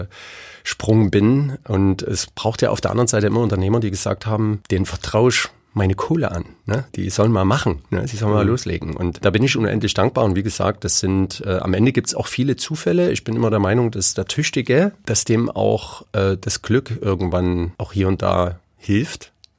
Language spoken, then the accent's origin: German; Aue, Saxony, Germany; Gab dann auch in Aue, in meiner Heimatstadt, wo ich herstamme